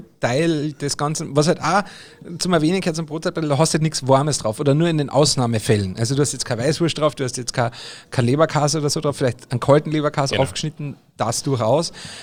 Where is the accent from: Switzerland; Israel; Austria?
Austria; Carinthia; bei uns in Österreich haben wir dann natürlich auch die verschiedenen Speck, aber wir in Kärnten, ich bin ja Kärntner